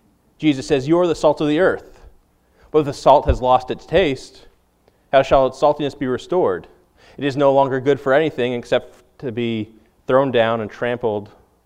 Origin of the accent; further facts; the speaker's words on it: Massachusetts, United States; I'm not a good Southern boy because I'm from Massachusetts, so I loved corned beef.